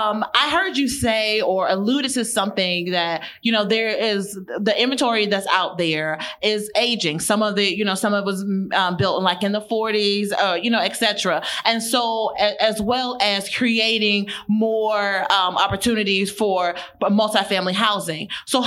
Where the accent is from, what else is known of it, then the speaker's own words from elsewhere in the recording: Arlington, Virginia, United States; from Arlington, Virginia.